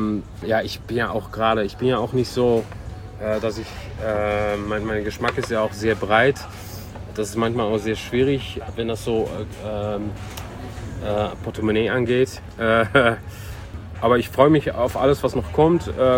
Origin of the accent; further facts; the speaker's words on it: Netherlands; German is a second language; ich bin ja selber Holländer